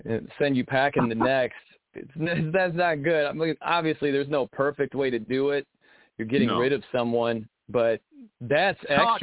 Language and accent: English; South Bend, Indiana, United States; now in Indianapolis, United States; went back to South Bend and had my first job in my hometown.